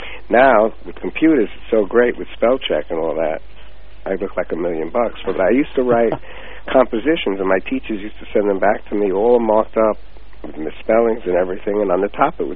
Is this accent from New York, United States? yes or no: yes; Brooklyn, New York, United States; also born or lived in Long Island; I was born in New York City, actually Brooklyn, New York, and went to school there, moved out to Long Island, which is a little further out of the city in the suburbs, and graduated high school